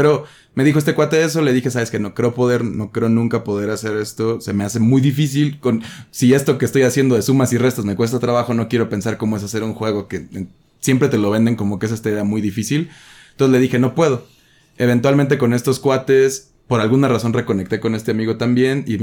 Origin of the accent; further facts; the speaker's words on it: Chilchota, Michoacán, Mexico; De Michoacán. Chilchota, Michoacán. Chilchota, Michoacán. Capital mundial de los azares.